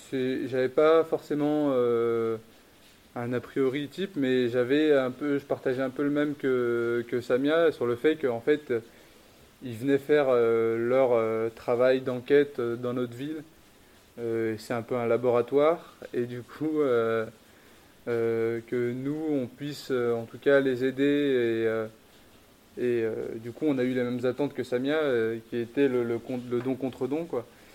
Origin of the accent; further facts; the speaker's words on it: Vaulx-en-Velin, Auvergne-Rhône-Alpes, France; moi, j'ai grandi à la Grapinière puisque ma grand-mère y habitait